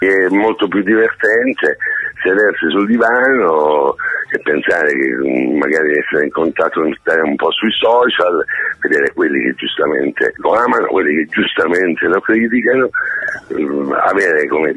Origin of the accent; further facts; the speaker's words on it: Racalmuto, Sicily, Italy; visto che io sono di Racalmuto